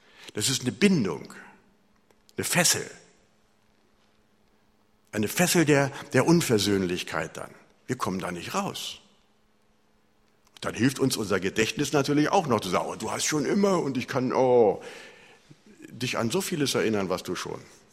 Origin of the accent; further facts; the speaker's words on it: Berlin, Germany; Ich bin in Berlin groß geworden